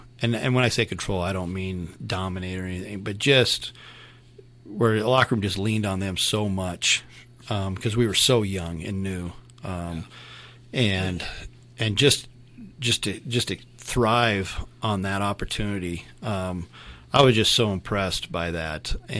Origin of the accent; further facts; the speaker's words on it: Riverton, United States; You know, I'd gone back to my hometown, Riverton, thought maybe that might be it.